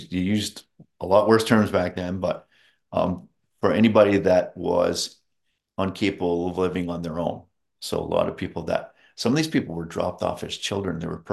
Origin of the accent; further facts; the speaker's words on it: Woodstock, Ontario, Canada; I grew up in Woodstock, Ontario, from grade 6 on. I lived in about 5 different other small towns before that, but ended up in Woodstock.